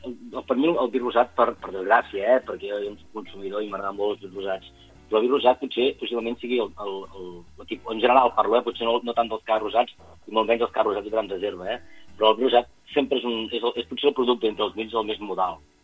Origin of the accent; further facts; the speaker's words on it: Sant Sadurní d'Anoia, Catalonia, Spain; Jo soc de Sant Sadurní, ja Sant Sadurní el cava ens valorem molt fred.